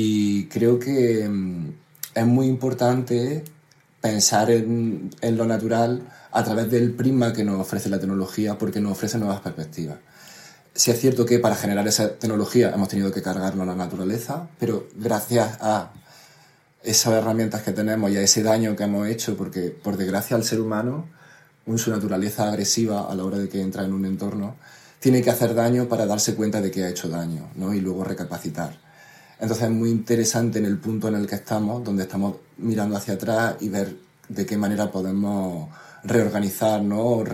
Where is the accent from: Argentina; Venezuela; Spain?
Spain; Lupión, Andalusia; En mi pueblo natal, en Jaén, un pueblo pequeñito que se llama Lupión, hay una pirotecnia. Entonces, nos hemos criado siempre con esa cultura de la luz